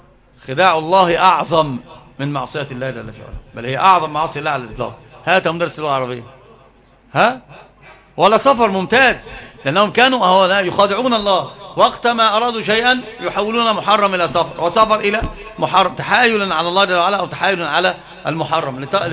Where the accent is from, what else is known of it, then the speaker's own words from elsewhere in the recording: Egypt; وانت ترى يعني عندنا في مصر حتى وفي غيرها لما يتكلم يقول لك ده بوم